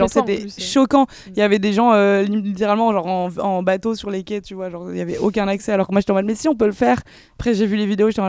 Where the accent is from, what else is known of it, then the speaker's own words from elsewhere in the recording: Lyon, Auvergne-Rhône-Alpes, France; born there; J'avais une date à Lyon, c'est ma ville natale.